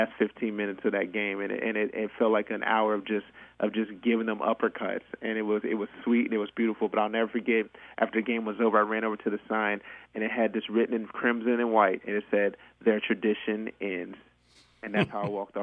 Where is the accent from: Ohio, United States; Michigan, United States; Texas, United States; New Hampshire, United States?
Ohio, United States; Cincinnati; Cincinnati, of course, being my hometown